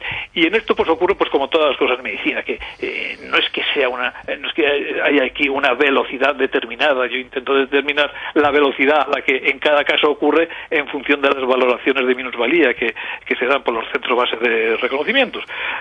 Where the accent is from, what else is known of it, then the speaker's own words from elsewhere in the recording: Castile and León, Spain; now in Málaga, Spain; Soy castellano viejo, pero bueno. Pues... Llevo aquí 40 años y sin el acento no lo he pillado.